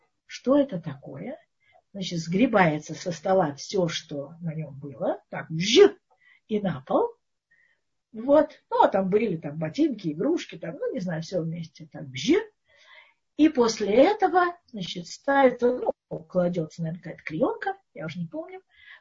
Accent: Moscow, Russia; мы же из Москвы, из России, мы не, так сказать, горские евреи

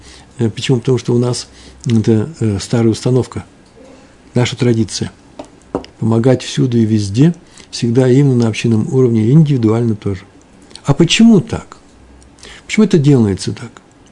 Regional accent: Ukraine; корни с Украины, с Западной Украины, Восточной, с Центральной и так далее. Все мы с вами из Украины

